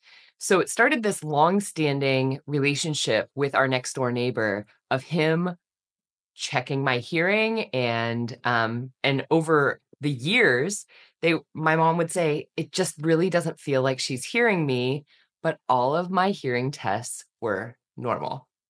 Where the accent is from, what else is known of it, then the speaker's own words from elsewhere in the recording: Kansas, United States; So when I was growing up in Kansas, our next door neighbor was an audiologist.